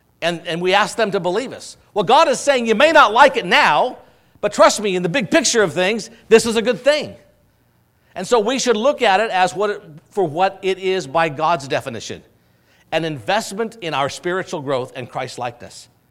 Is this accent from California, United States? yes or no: no; Oregon, United States; I grew up in Western Oregon and we had blackberries, patches.